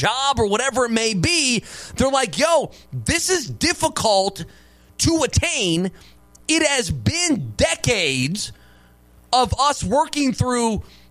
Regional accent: Louisville, Kentucky, United States; I was like, yeah, I'm from Louisville.

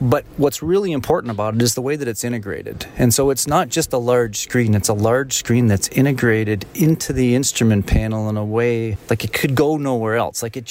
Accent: London, Ontario, Canada; now in United States; I'm a London boy, by the way, just for, I know I'm coming from Detroit, but originally from London, Ontario.

